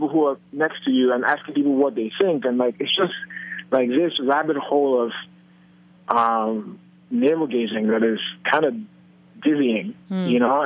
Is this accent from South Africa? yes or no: no; Nigeria; because my palate had been trained differently, being that I'm from Nigeria and that's the food that I had.